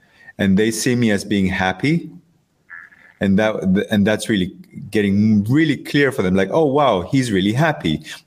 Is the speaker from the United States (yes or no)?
no; Cyprus; And I come from Cyprus. I have a very big Greek family, and you know, religious, sometimes very conservative. It's a small island. Everyone knows everyone.